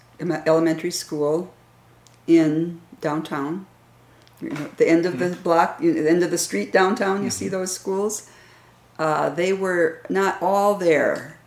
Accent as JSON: {"language": "English", "town": "Tyler", "region": "Minnesota", "country": "United States", "tie": "born or raised there", "said": "I was born here in Tyler in 1942. And 2 years after I was born, my family moved right up here across the street from the church."}